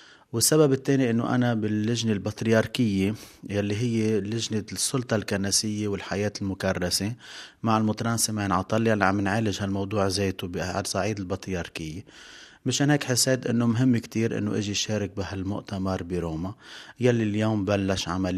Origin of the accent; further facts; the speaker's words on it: Lebanon; عرف أنه أنا من لبنان